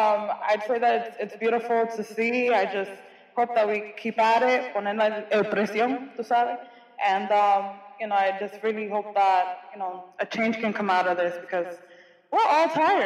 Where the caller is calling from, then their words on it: Boston, Massachusetts, United States; I am in Boston, Massachusetts.